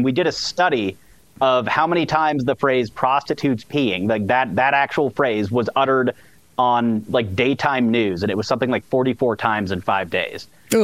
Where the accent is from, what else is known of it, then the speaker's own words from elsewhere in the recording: Connecticut, United States; because why would I? I'm from Connecticut.